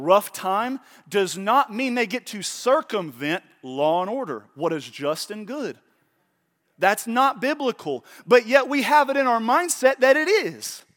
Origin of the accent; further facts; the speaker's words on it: Oklahoma, United States; I grew up in Oklahoma now. I know a lot of not great people living in trailer parks.